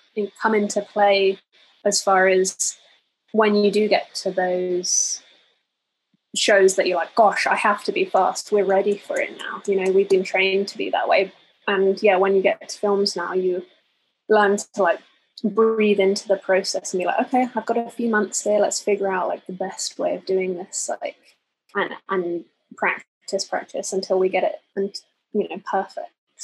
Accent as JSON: {"language": "English", "country": "United Kingdom", "accent": "British", "moved": "yes", "lives_now": "Georgia, United States", "said": "I moved to Georgia a few years ago, and hearing my British accent in amongst Georgian accents, it was, you know, a cultural thing"}